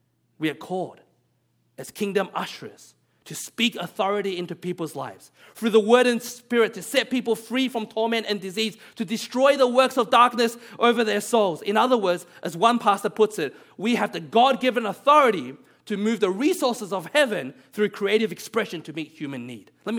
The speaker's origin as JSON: {"language": "English", "town": "Melbourne", "region": "Victoria", "country": "Australia", "tie": "born or raised there", "said": "I grew up in Melbourne all 27 years of my life. I know the place inside out"}